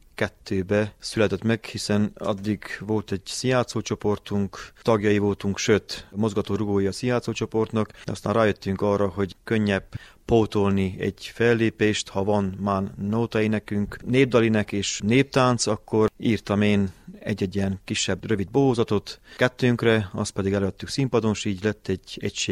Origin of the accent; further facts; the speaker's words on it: Orotva, Harghita, Romania; A gyerekkoromot itt nőttem fel, itt éltem minden jót meg, rengeteg élmény, csak akkor fontosnak tartottam, hogy népszerűsíteni Orotvát, mert egy kicsi kihaló falu